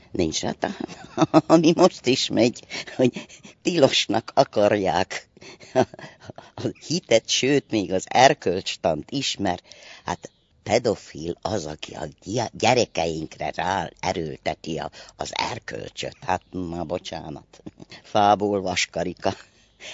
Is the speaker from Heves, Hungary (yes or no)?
yes; Boldog, Heves, Hungary; born there; Én nem ott születtem, a szomszédközségben Boldogon születtem, de olyan 10-11 éves koromban beköltöztünk 60-ba